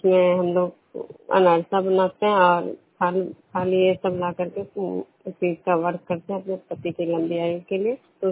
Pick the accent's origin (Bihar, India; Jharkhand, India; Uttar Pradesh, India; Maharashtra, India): Bihar, India; Vishnupur; मैं विष्णुपुर ग्राम खुजरा पंचायत नालंदा जिला दवनसा प्रखंड के निवासी हूँ।